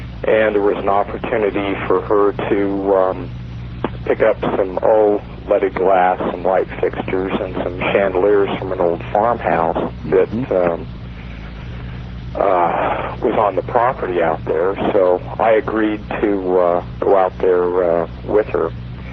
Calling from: Denver, Colorado, United States; I'm calling from Denver.

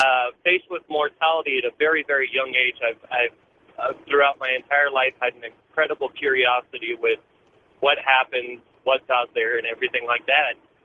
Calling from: Arizona, United States; from Arizona right now.

